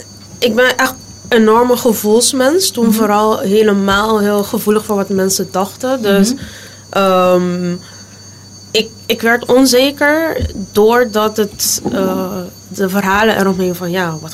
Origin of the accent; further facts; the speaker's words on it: Curaçao; Oké, ik ben geboren en getogen op Curaçao. En ik ben opgegroeid in Jongbloed. In een familie van 5. Ik heb 2 oudere broers. En mijn moeder komt uit Spanje. En mijn papa is van hier.